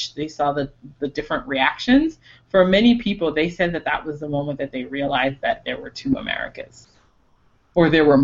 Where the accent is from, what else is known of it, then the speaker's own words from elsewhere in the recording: Jamaica; now in United States; I didn't grow up with him in my sort of superhero status thing. I came from Jamaica.